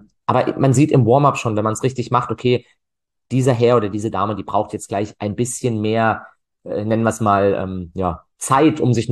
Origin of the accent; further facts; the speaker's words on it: Freiburg, Baden-Württemberg, Germany; meine Heimatstadt, da macht das auch Sinn